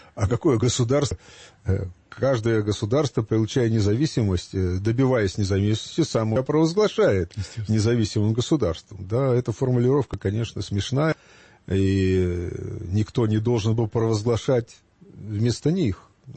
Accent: Kharkiv, Kharkiv Oblast, Ukraine; moved away; я сам, как бывший харьковчанин, правда, давно уехавший

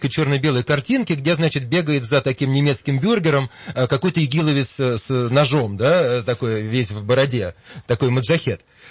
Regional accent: Russia; now in Germany; Я, кстати, сам иммигрант, только я иммигрант из России. Я мигрант-христианин.

